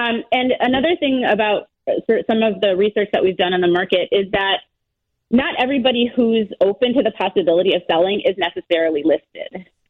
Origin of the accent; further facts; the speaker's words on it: Chicago, Illinois, United States; We're national, but Chicago's been a great market for us. Yep. We're thrilled to be back in my hometown.